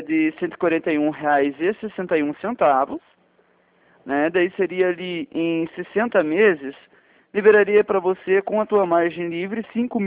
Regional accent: Curitiba, Paraná, Brazil; Sou daqui de Curitiba, na verdade

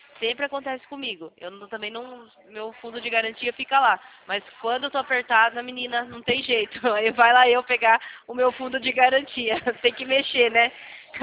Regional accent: Sorocaba, São Paulo, Brazil; Eu sou de Sorocaba.

